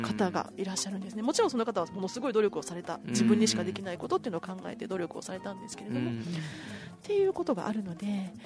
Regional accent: Shiga, Japan; 滋賀県出身なんですけども、なので私は

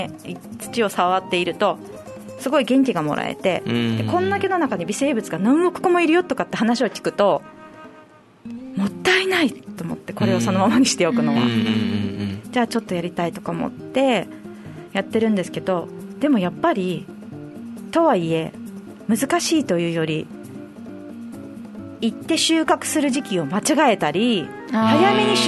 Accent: Naha, Okinawa, Japan; also born or lived in Kanagawa; 地元は那覇の前島になるんですけど、ここら辺です、

